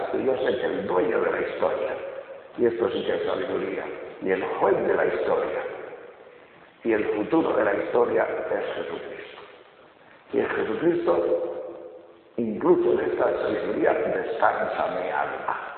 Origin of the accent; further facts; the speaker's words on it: Castile and León, Spain; yo soy de León, de un pueblo de Trashumancia, de ganados Trashumantes, esos que bajan de León a Extremadura y de Extremadura a León.